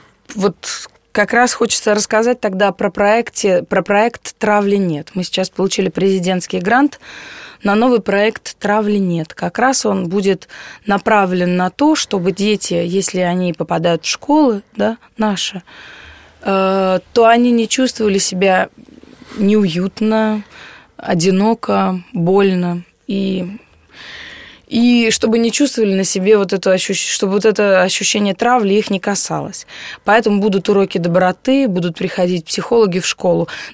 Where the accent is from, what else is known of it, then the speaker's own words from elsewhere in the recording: Pskov, Pskov Oblast, Russia; Псков – это совсем другое. Это моя малая родина, это мое детство, мои друзья детские, я не знаю, мое дворовое детство.